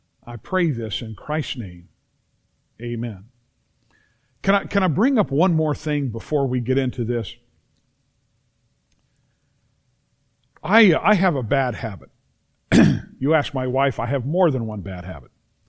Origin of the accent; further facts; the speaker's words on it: United States; I don't know about you, but I feel very blessed and privileged that I am an American in the 21st century.